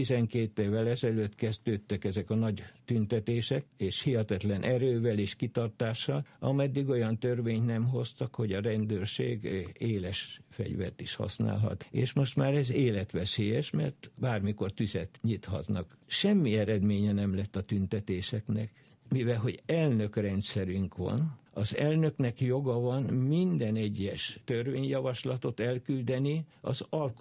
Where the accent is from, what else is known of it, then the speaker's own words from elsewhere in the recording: Hungary; now in Venezuela; 56-os magyar vagyok. Venezuelában mi voltunk a második nagyobb hullám.